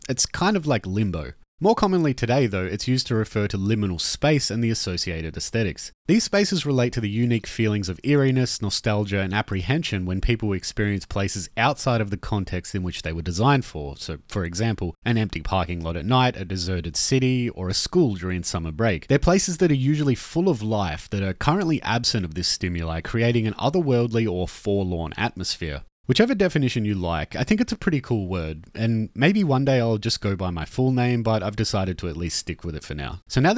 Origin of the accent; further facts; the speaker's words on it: Perth, Western Australia, Australia; I'm an archaeologist from Perth, Western Australia.